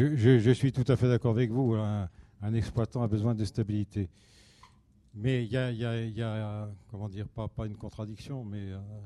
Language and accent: French; Nouvelle-Aquitaine, France; je viens d'une région bocagère, je viens de la Gâtine, terre d'élevage.